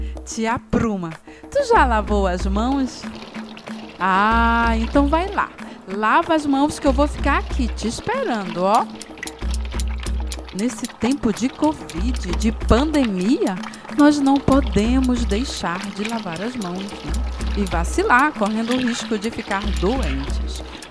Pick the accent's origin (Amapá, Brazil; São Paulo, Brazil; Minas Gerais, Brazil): Amapá, Brazil; Eu sou quilombola, sou mulher negra. Sou do Amapá, que fica aqui no extremo norte do Brasil.